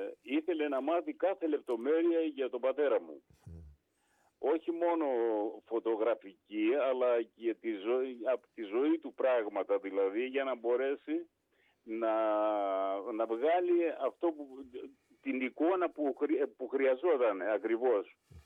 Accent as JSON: {"language": "Greek", "region": "Epirus", "country": "Greece", "said": "καθώς μας δένει και η καταγωγή μας, γιατί είμαστε από την Ήπειρο και οι δύο Ήπειρώτες."}